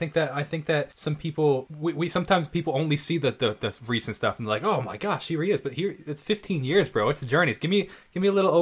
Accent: Northport, New York, United States; I'm a musician from Northport, New York.

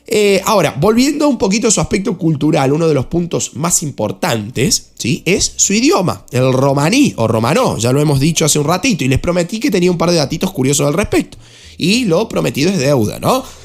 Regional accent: Argentina; yo soy argentino y no uso la palabra chaval

